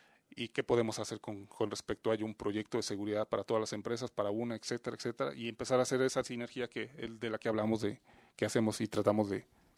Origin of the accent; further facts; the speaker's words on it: Veracruz, Mexico; Yo vengo de Veracruz y soy originario de un pueblo muy pequeño de allá.